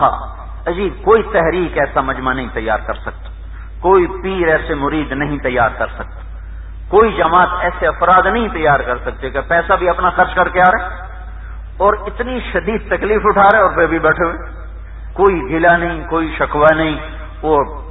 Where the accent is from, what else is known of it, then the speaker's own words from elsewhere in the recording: Khyber Pakhtunkhwa, Pakistan; چھوٹا ہمارا صوبہ سرحد اس سے بھی چھوٹا